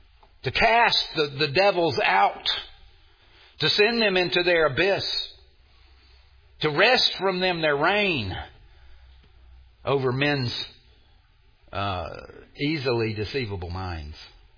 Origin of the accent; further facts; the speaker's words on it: Mississippi, United States; I'm from Mississippi. You are witnessing a miracle right now. A, that I got out of Mississippi.